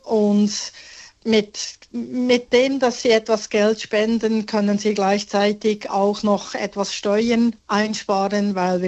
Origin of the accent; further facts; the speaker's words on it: Bern, Switzerland; moved away as an adult; now in Australia; Also ich bin ursprünglich aus Bern, der Hauptstadt, bin in Bern geboren, aufgewachsen und ja, eigentlich immer um Bern herum geblieben, gearbeitet, hatte mein eigenes Geschäft.